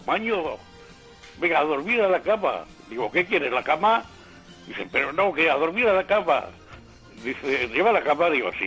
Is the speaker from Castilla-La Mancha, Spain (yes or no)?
no; Zaragoza, Aragon, Spain; yo es que soy de Zaragoza, pero